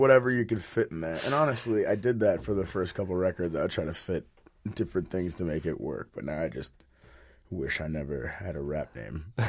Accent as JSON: {"language": "English", "town": "Minneapolis", "region": "Minnesota", "country": "United States", "said": "You know, I'm from Minneapolis, where you can be a 53-year-old bartender and no one's going to blink an eye."}